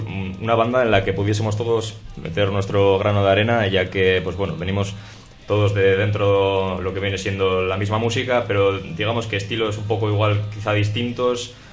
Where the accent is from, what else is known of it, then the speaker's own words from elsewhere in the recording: Orduña, Basque Country, Spain; Toro, Jonander y yo somos de Orduña